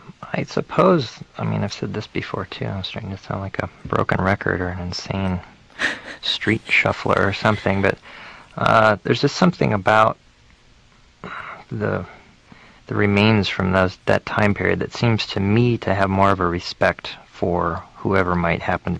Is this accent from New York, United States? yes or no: no; Omaha, Nebraska, United States; also born or lived in Austin, United States; now in Chicago, United States; I grew up in Omaha, Nebraska.